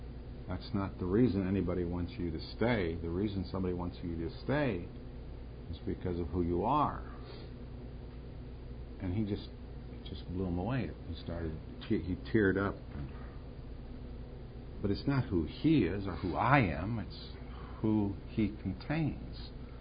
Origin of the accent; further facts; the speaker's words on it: Minnesota, United States; Remember, I told you about that other kid that I grew up with in Minnesota.